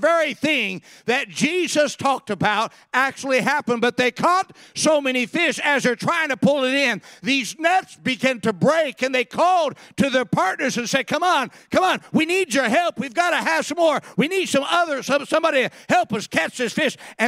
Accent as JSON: {"language": "English", "region": "California", "country": "United States", "tie": "born or raised there", "said": "I grew up in California. We did deep sea fishing out in California."}